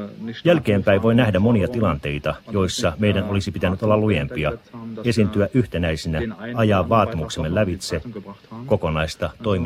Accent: Greifswald, Mecklenburg-Vorpommern, Germany; now in Berlin, Germany; Olen kotoisin pikkukaupungista, DDR:n pohjoisosasta, Greifswaldista, ja vasta tullessani Berliinin opiskelemaan törmäsin ensi kertaa asioihin

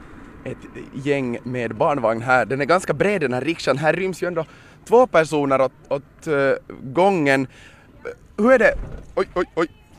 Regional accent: Kauniainen, Uusimaa, Finland; Vad kostar det för mig då att åka till mina hemknutar i Grankulla till exempel?

